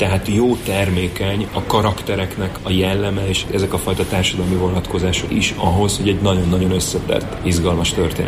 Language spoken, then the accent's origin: Hungarian; Hungary; Tehát én Magyarországon születtem, egy magyar rendező vagyok, Németországban is egy magyar rendező vagyok.